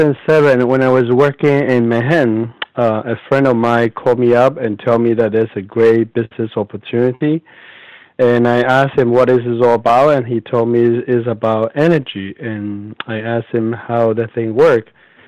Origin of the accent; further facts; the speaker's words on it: Panama; now in United States; Oh, I grew up in Panama.